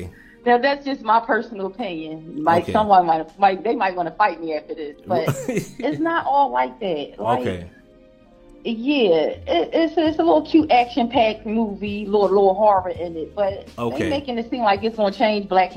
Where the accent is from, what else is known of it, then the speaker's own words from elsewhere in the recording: Philadelphia, Pennsylvania, United States; So I'm not from the South. I'm from Philly.